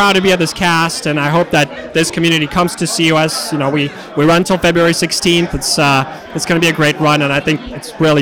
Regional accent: California, United States; I'm originally from California, and my friend back from the West Coast, she told me

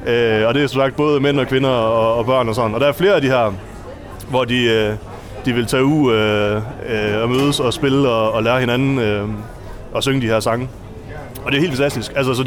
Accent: North Denmark Region, Denmark; hvor jeg er født og opvokset i Vendsyssel.

